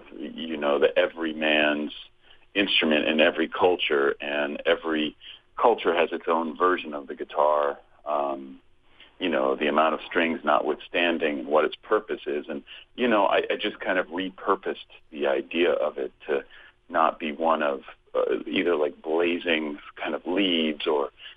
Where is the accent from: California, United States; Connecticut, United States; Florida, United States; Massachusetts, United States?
California, United States; Berkeley; I grew up in Berkeley, California, and everyone in that town was, it just seemed like everyone played guitar.